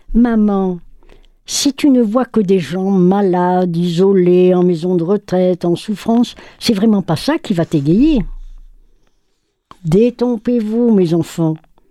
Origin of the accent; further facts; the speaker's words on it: Madagascar; moved away as an adult; je suis enfant de missionnaire et je suis née à Madagascar, ce qui m'a marquée parce que j'y ai passé 19 ans.